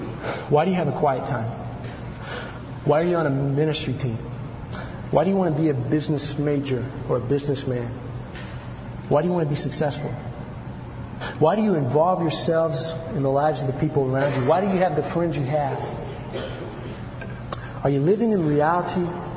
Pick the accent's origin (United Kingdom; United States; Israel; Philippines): United States; the South; I grew up in the South. And I grew up in a good family.